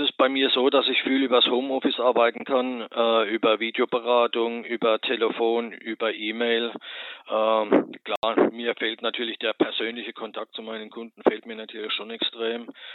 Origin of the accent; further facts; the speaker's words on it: Rhineland-Palatinate, Germany; now in Murrhardt, Germany; Ich komme aus Murrhardt. Das ist ein kleines Städtchen in der Nähe von Stuttgart. Komme ursprünglich, wie wird man wahrscheinlich im Laufe des Interviews hören, aus der Pfalz. Gar nicht weit weg von Kaiserslautern